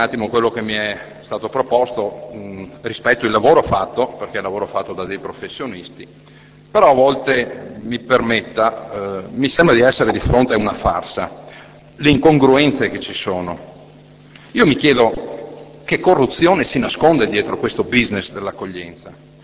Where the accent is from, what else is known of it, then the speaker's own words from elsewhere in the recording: Veneto, Italy; first language Venetian; Italian is a second language; Io fondamentalmente sono veneto prima di tutto e parlo il veneto. Magari l'italiano faccio un po' fatica a capirlo, perché non ho studiato molto